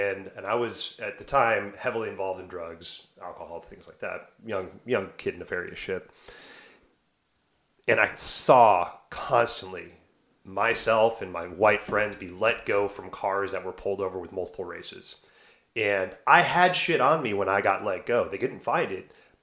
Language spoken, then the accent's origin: English; the South, United States; But I grew up in the South in the 80s and 90s, very racially charged, very ignorant, you know, homophobia, racism, all that shit, right?